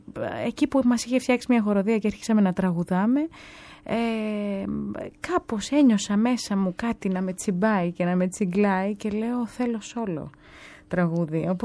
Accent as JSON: {"language": "Greek", "town": "Malia", "region": "Crete", "country": "Greece", "tie": "born or raised there", "said": "Εγώ μεγάλωσα στα Μάλια, σε ένα χωριό στην Κρήτη."}